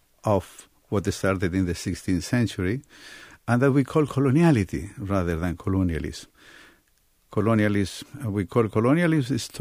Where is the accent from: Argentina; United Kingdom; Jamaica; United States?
Argentina; I was born and educated in Argentina, and Argentina, you know, was part of Tahuantinsuyo